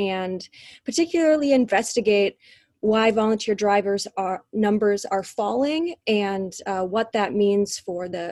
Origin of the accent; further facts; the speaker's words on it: Wisconsin, United States; I am from a rural community myself. I'm from the St. Croix River Valley in northwestern Wisconsin.